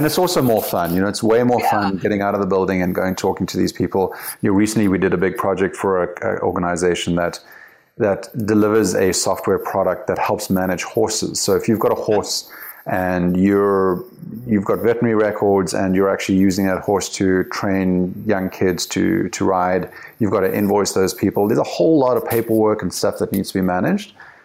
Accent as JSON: {"language": "English", "country": "South Africa", "tie": "born or raised there", "said": "I have a different accent, but I grew up in South Africa."}